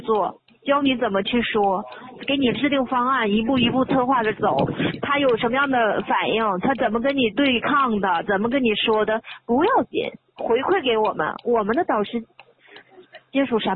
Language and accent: Chinese; Harbin, Heilongjiang, China; also born or lived in Beijing; now in Guangzhou, China; 我家是东北哈尔滨的。